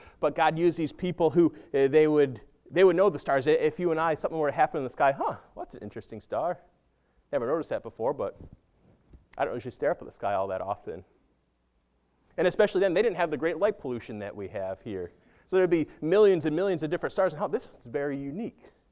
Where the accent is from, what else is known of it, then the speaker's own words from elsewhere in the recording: New England, United States; I grew up in New England, so I liked to rake up the leaves in the fall